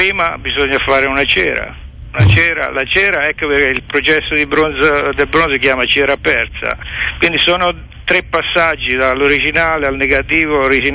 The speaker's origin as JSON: {"language": "Italian", "town": "Pietrasanta", "region": "Tuscany", "country": "Italy", "tie": "born there", "said": "Io sono nato a Pietrasanta, un luogo tradizionalmente... artistico, dove marmo e il bronzo si fondono insieme da tantissimi anni."}